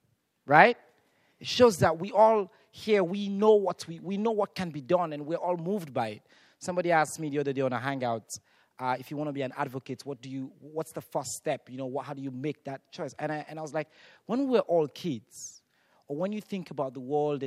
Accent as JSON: {"language": "English", "country": "Sierra Leone", "said": "I come from Sierra Leone, where about 80% of young girls are caught."}